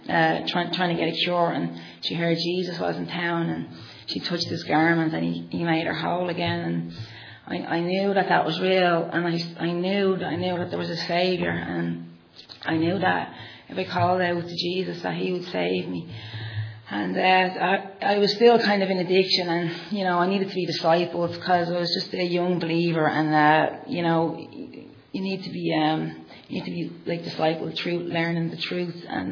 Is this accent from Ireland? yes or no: yes; Dublin, Leinster, Ireland; born there; the same as Tom and Shane, I was born in Dublin, and my parents were Catholics, but they weren't practicing Catholics.